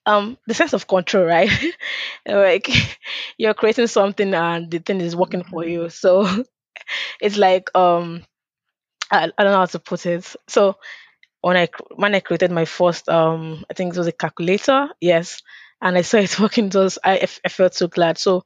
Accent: Anambra, Nigeria; I'm from Anambra State, so it was like giving back to my own community.

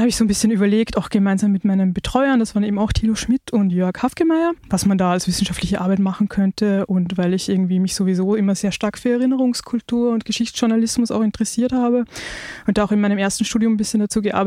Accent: Linz, Upper Austria, Austria; Ich komme ja aus Linz in Österreich und da gibt es in dem Vorort von Linz so eine kleine Stadt namens Leonding, aus der mein Vater kommt.

